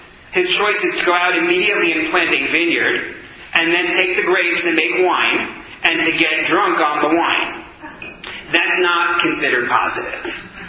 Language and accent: English; New York, United States; I grew up in New York